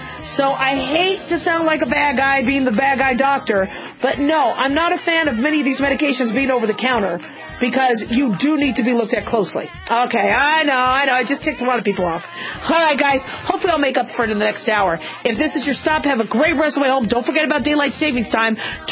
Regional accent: Scottsdale, Arizona, United States; also born or lived in Las Vegas; But living in the desert, you know, growing up in Scottsdale and Las Vegas for as many years as I did

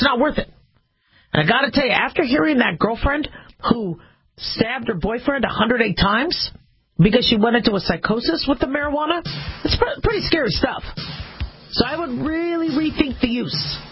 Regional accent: Nevada, United States; even though I voted to legalize marijuana in Nevada, because I'm from Nevada

